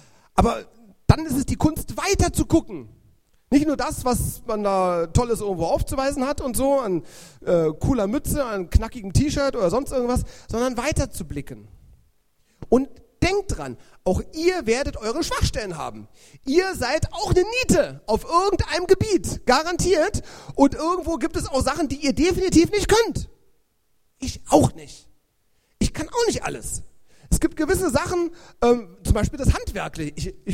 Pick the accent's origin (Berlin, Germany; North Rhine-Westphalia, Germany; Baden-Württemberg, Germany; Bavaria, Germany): Berlin, Germany; Ich bin von Lichterfelde an Lichtenrade gezogen, das ist ein anderer Stadtteil von Berlin.